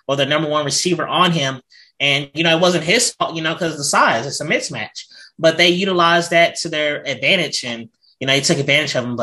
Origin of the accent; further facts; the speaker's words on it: Texas, United States; I'm a huge fan because I'm from Texas, you know, the DFW area.